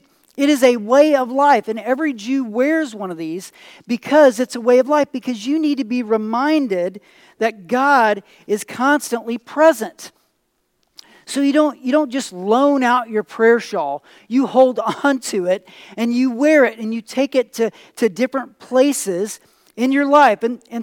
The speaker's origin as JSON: {"language": "English", "region": "Missouri", "country": "United States", "said": "But we're from Missouri, right? So who knows how in the world we pronounce that."}